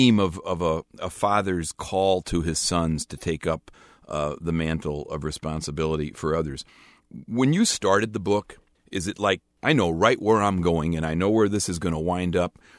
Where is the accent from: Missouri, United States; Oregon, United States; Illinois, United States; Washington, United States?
Missouri, United States; St. Louis; I grew up in St. Louis in a very racially conflicted era when there was segregation across the city.